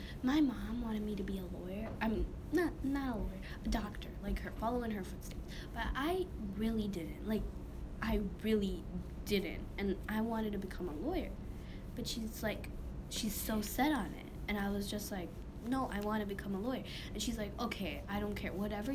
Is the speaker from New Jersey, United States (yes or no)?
no; Michigan, United States; So I grew up here in Michigan, where I still am today, 40 years later